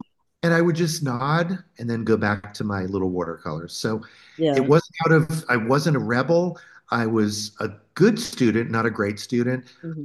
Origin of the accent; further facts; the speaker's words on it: Rokeby, South Carolina, United States; growing up in Rokeby, South Carolina, it was marsh scenes and the beach and sand dunes and really simple docks and all that kind of stuff.